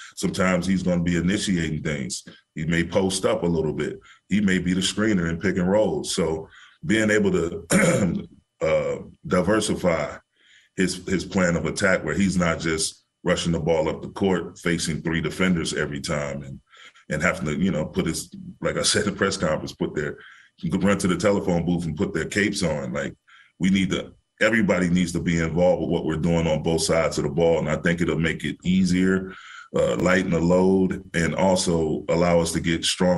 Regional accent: Saginaw, Michigan, United States; I grew up in Saginaw, Michigan, man, as a Detroit Piston fan.

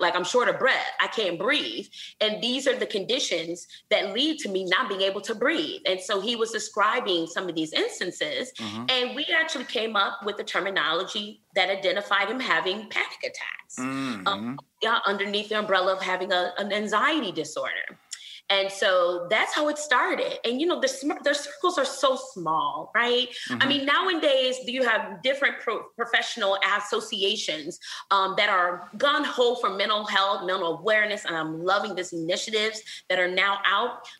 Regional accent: Flint, Michigan, United States; now in Houston, United States; I'm from Flint, Michigan.

